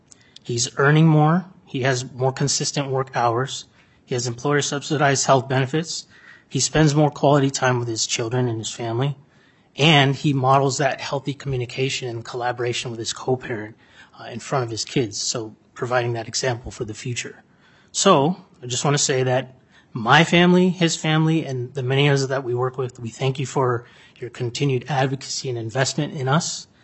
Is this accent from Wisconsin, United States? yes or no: no; Las Vegas, Nevada, United States; moved away as an adult; a serious decision that I was facing was moving back to my hometown of Las Vegas and parenting from afar, 1,600 miles away